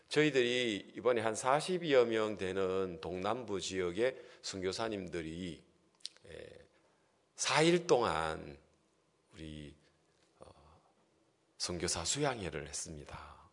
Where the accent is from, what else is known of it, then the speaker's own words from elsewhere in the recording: South Korea; 한국에서 왔습니다. 남한에서 왔습니다. 사우스 코리아에서 왔습니다.